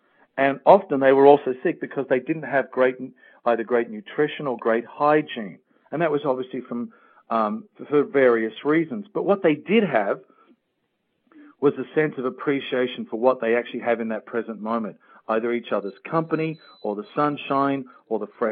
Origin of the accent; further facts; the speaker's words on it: Australia; also born or lived in England / Spain / Mexico / the Caribbean; I grew up in Australia, but I've also lived in England, Spain, Mexico, the Caribbean, Africa